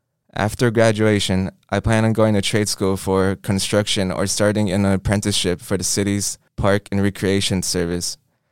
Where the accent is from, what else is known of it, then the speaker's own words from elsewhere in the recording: Saint Paul, Minnesota, United States; 18 years old, born and raised in St. Paul, just like my sister.